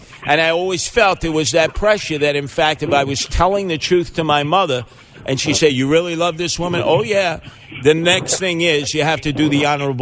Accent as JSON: {"language": "English", "town": "Brooklyn", "region": "New York", "country": "United States", "tie": "born or raised there", "said": "It wasn't just that way in our family growing up in Canarsie with my two sisters."}